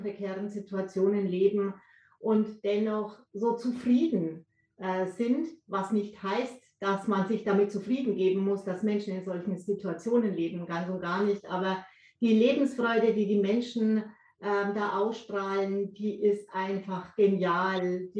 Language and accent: German; Bavaria, Germany; Also ich komme ursprünglich aus Unterfranken